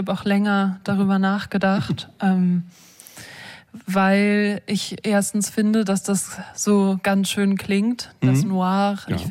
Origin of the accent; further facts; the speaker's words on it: Hamburg, Germany; Mein Vater ist Brite, genau. Aber ich bin in Hamburg aufgewachsen.